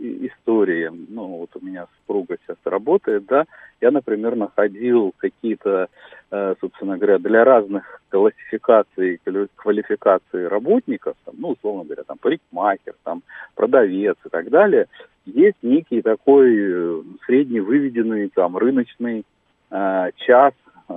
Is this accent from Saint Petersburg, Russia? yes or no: no; Moscow, Russia; да, я из Москвы.